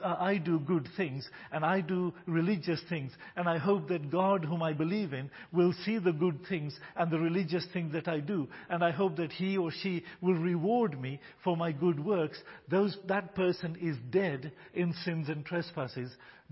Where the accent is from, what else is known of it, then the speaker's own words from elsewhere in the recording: United Kingdom; born there; I was born in a Christian home. I was born in Britain, a Christian country.